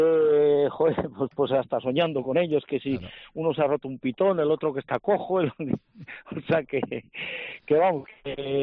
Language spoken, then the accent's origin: Spanish; Pamplona, Navarre, Spain; nos ha dado mucho la Plaza de Pamplona, aparte de eso, es que es mi plaza, es mi tierra, es mi gente, ¿entiendes?